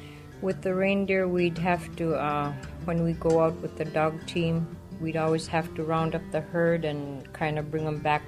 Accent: Espenberg, Alaska, United States; And the last time I came from Espenberg with my parents, with the dog teams and snow machine, was probably in 65 or so, 1965.

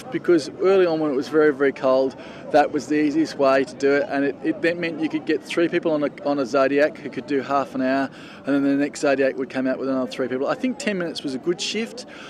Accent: Sydney, New South Wales, Australia; I'm from Sydney, Australia, and I'm 43 years of age.

